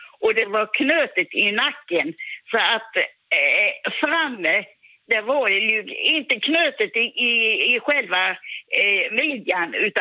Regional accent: Västra Götaland County, Sweden; Ja, jag är uppväxt i Västergötland på och? Ett bondställe ute på landet.

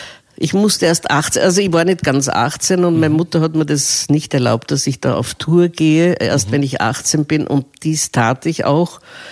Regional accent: Vienna, Austria; Ich bin in Wien geboren und bin auch in Wien aufgewachsen, bin allerdings ein Mischmasch, weil meine Mutter war Deutsche, mein Vater war zwar Wiener, aber eigentlich von tschechischer Herkunft

